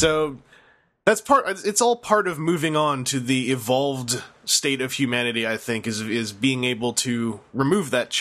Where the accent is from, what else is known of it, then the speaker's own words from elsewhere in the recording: Kentucky, United States; Stop picking on me because I'm from Kentucky.